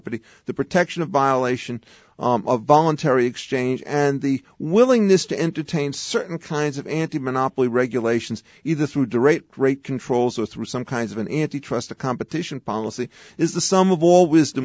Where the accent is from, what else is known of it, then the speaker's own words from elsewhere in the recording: New York City, New York, United States; I mean, my background in terms of origins is I was raised in New York City, went to Columbia University, and then I started my study of law at Oxford University in England and came back to finish up at Yale